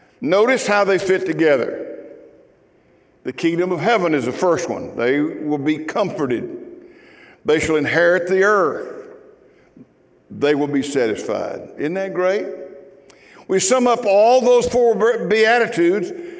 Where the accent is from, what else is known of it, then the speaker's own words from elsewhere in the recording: Mississippi, United States; I grew up in Mississippi, and I dated a girl and married her, and her daddy owned a dairy farm.